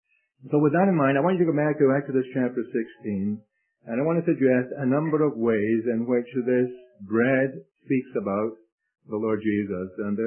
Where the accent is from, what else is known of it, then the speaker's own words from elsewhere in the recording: Scotland, United Kingdom; accent: Scottish; I say dew, you know, that's my Scottish accent.